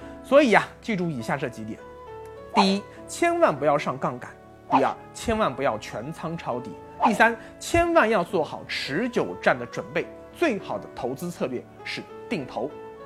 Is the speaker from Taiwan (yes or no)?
no; China